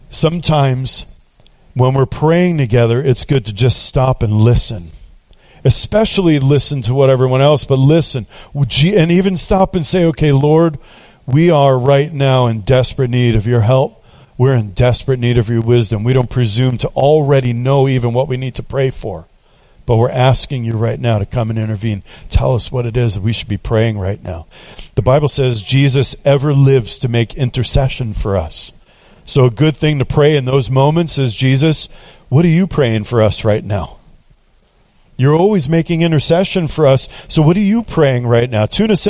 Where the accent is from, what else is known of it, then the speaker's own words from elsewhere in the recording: New York City, New York, United States; I thought, I grew up in New York City. I had my sin thing. I've always ministered to inner city kids.